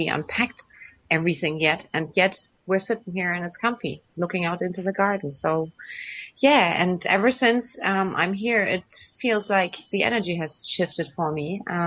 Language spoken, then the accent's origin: English; Hamburg, Germany; Everybody, I have a network here in Hamburg because this is my hometown.